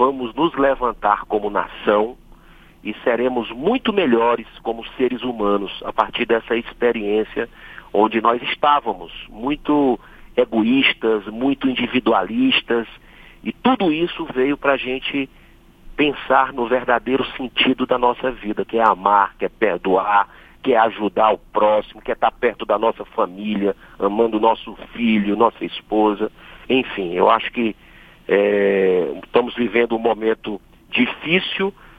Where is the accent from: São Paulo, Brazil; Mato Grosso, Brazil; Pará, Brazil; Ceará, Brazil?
Ceará, Brazil; especialmente que estão na minha terra abençoada, querida, que é o Ceará.